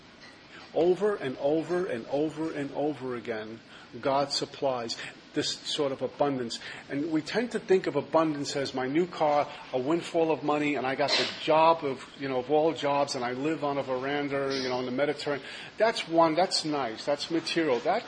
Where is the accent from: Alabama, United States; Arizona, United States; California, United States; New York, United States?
New York, United States; Brooklyn; I'm a kid from Brooklyn. What am I doing in Iceland or Sweden?